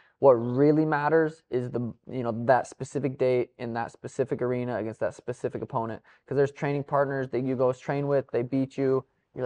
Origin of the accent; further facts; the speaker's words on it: Helena, Montana, United States; I'm from Helena, Montana.